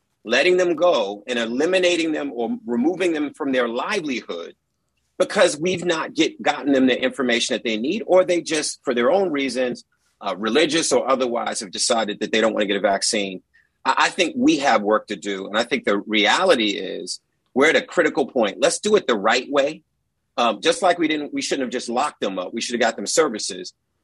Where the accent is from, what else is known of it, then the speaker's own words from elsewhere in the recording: Boston, Massachusetts, United States; And I'm from Boston, born and raised in this city.